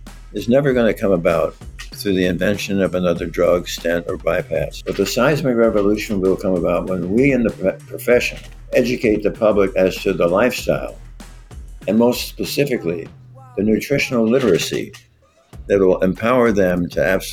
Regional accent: New York, United States; now in Cleveland, United States; I actually grew up on a farm in upstate New York.

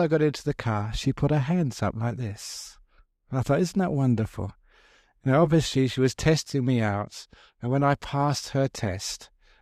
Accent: England, United Kingdom; born there; you know, I was born in England, and my favourite food was fish and chips.

